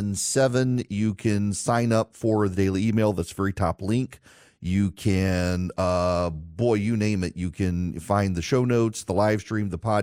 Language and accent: English; Dubai, United Arab Emirates; As regular listeners know, I grew up overseas in Dubai from 1980 to 1990.